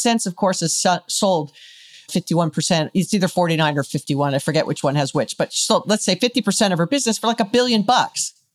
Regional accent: Hawaii, United States; And I was born and raised in Hawaii, and that was our only retail store.

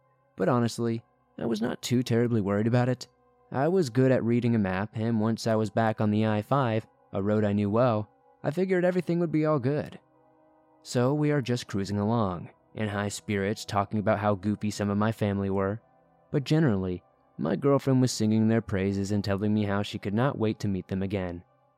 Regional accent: Oregon, United States; born or raised there

